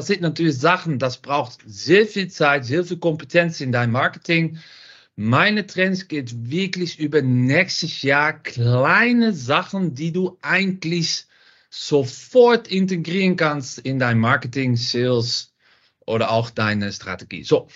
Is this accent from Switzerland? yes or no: no; Netherlands; German is a second language; Man hört das auch ein bisschen, ich komme aus Holland.